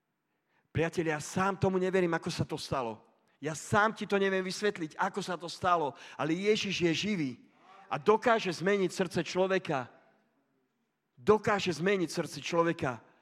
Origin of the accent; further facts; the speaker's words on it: Trnava, Trnava Region, Slovakia; v Trnave, pretože pochádzam z Trnavy.